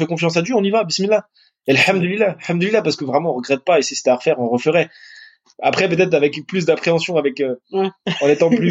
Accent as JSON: {"language": "French", "country": "France", "tie": "born or raised there", "said": "moi, je suis français, j'ai toujours vécu en France"}